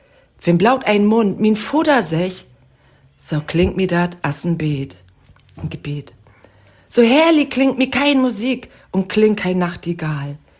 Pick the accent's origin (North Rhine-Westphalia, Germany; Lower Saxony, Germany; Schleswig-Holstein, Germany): Schleswig-Holstein, Germany; Ich bin gebürtige Dithmarscherin und deswegen liegt mir das eben auch am Herzen, dass dieses Kulturgut nicht ausstirbt. Ich hätte nicht gedacht, dass ich mal wieder Plattdeutsch unterrichte.